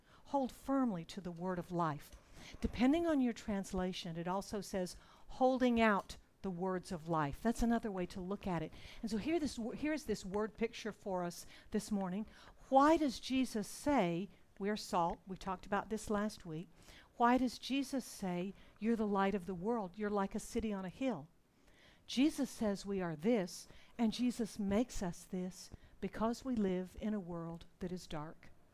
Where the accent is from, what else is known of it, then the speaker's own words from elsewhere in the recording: Singapore; I didn't grow up in Hong Kong. I grew up in Singapore a long time ago.